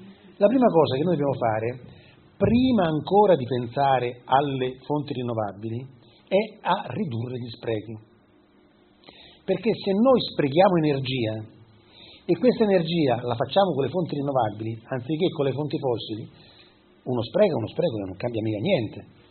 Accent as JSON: {"language": "Italian", "town": "Rome", "region": "Lazio", "country": "Italy", "tie": "born there", "lives_now": "Monferrato, Italy", "said": "io vivo nel Monferrato, anche se sono romano di nascita"}